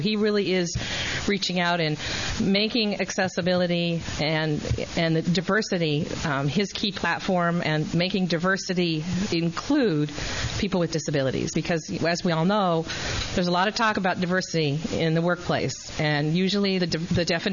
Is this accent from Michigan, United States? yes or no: no; Springfield, Massachusetts, United States; born there; now in Oregon, United States; I don't know anybody there, but I was born in Springfield.